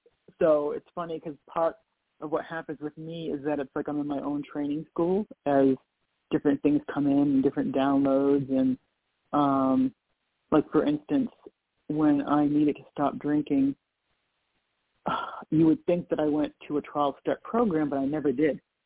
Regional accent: Boston, Massachusetts, United States; And to me, that's always been so normal growing up in the Northeast, around the Boston area.

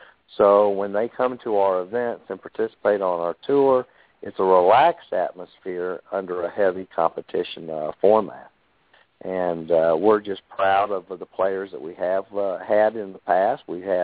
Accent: United States; moved away as an adult; now in St. Louis, United States; I'm originally was born and raised in the Panhandle here, but I've lived the last 35 years in St. Louis, Missouri

